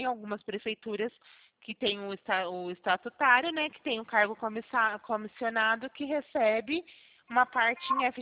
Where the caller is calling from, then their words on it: São Carlos, São Paulo, Brazil; Eu estou localizada no interior de São Paulo, na cidade de São Carlos.